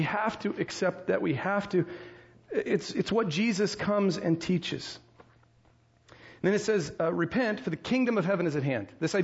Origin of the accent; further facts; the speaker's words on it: United States; We're all about, I'm an American, and you know, my family, we like being Dutch